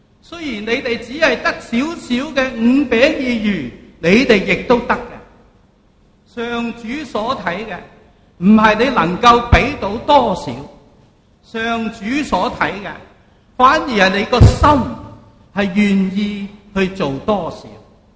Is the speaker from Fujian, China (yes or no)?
yes; Fujian, China; now in Hong Kong; 我来到香港呢，发觉很多人，因为我不是香港出世的，很喜欢说我死了。福建人呢，即是我乡下